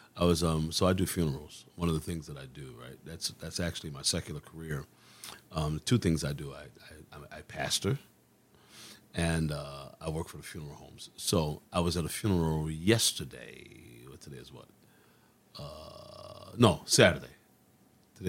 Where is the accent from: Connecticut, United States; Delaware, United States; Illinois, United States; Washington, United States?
Connecticut, United States; New Haven; I'm from New Haven. I'm a proud New Havener. New Haven all my life.